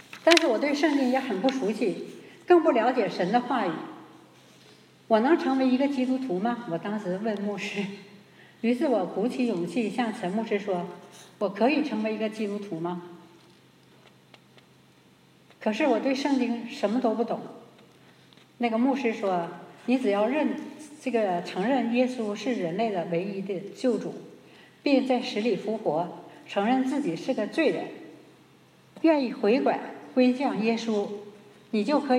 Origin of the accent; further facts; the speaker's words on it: China; moved away; 我当时还因为过去我们从小的时候在国内时候那个要入红卫兵要写申请书嘛